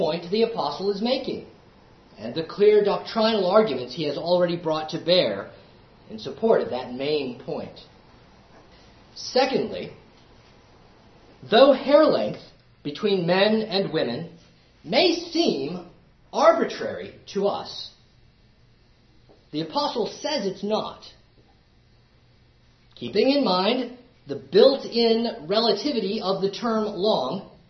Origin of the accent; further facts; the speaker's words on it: United States; That's just natural to me because I grew up in America.